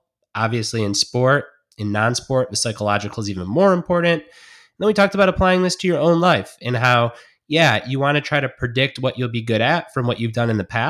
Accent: Detroit, Michigan, United States; I grew up in Detroit watching football.

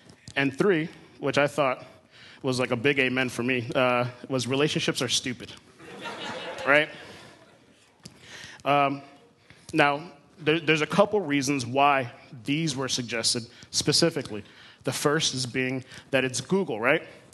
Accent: Miami, Florida, United States; moved away as an adult; now in Missouri, United States; I'm born and raised in Miami. And you might be wondering, what is it that I'm doing here in Missouri? Why did I leave? I've been here for about 2 years.

